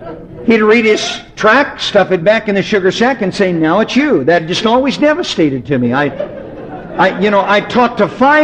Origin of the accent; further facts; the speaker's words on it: Oklahoma, United States; I was raised and born in Oklahoma